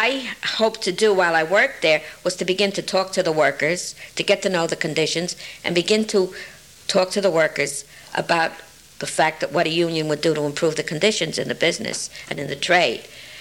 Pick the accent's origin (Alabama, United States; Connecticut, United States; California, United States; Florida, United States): Connecticut, United States; During our times growing up in Connecticut, he worked as a machinist and a tool and die maker.